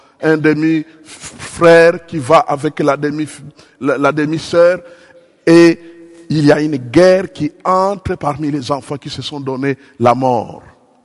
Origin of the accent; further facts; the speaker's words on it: DR Congo; Je viens de la République démocratique du Congo depuis 1980